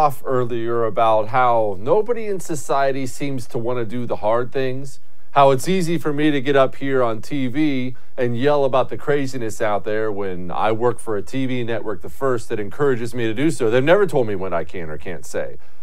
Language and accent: English; United States; That's so embarrassing as a grown man, as a football coach, as a leader of men, as an American, as anything.